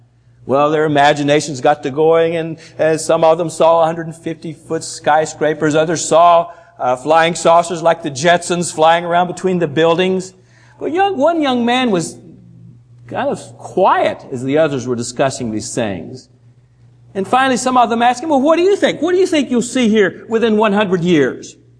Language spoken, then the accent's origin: English; Alabama, United States; now in New Jersey, United States; I live in New Jersey. I've even been accused today of talking like a Yankee. But I'm from North Alabama.